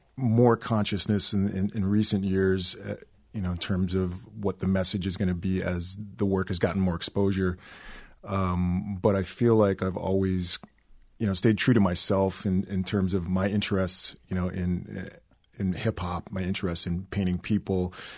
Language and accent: English; Edmonton, Alberta, Canada; Yeah, I grew up in Edmonton, Alberta, and I was always really, really into music.